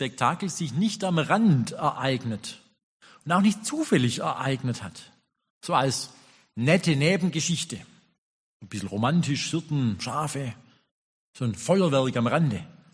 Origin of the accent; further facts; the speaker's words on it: Baden-Württemberg, Germany; Als Schwabe bezahlt hat man den Namen dafür